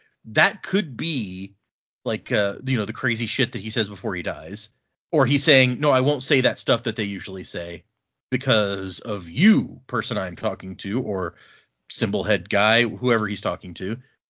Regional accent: Texas, United States; You know, we're from Texas.

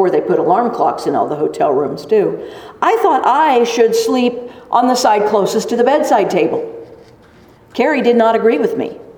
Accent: Kansas, United States; I had never driven down a slope that steep or that long before. I am from Kansas, after all.

